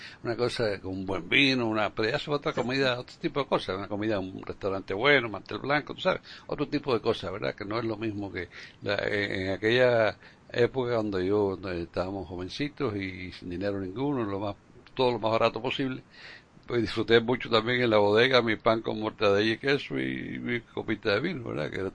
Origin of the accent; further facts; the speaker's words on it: Cuba; pero en la Cuba que yo crecí, y en España, y en esa época